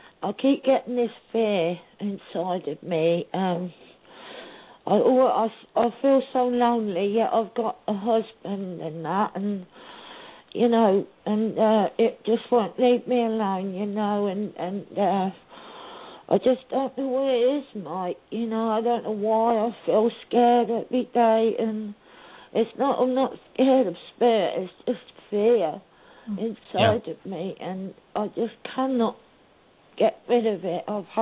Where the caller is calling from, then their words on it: East of England, United Kingdom; I'm calling from Cambridgeshire in the UK.